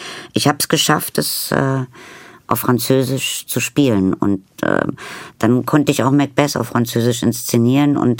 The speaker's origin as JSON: {"language": "German", "region": "East Germany", "country": "Germany", "tie": "born or raised there", "said": "Ich bin in der DDR groß geworden. Ich hatte Russisch und nachher noch ein bisschen Englisch"}